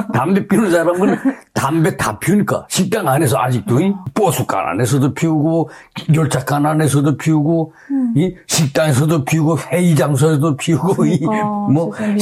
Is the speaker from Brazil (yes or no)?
no; Maengsan, South Pyongan, North Korea; moved away as an adult; also born or lived in Kaesong; now in South Korea; 저는 1955년도에 개성시에서 출생했고 59년도에 성분이 나쁜 걸로 해서 평안남도 맹산 그 두메산골로 59년도 12월 내가 5살 때 출방을 돼서 맹산에 가서 한 50년 거의 살다가 58살에 대한민국에 입국하였습니다.